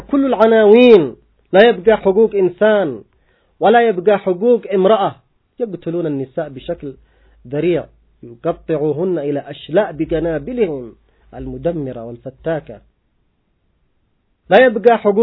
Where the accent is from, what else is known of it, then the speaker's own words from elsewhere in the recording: Yemen; فيما فعله أدواتهم عندنا في اليمن من جرائم وحشية